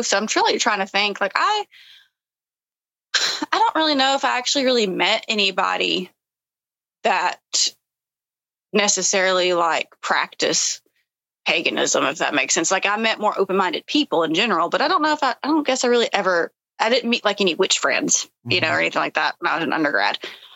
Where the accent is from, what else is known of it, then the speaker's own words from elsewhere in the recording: the South, United States; Did the whole shebang growing up in the South, you know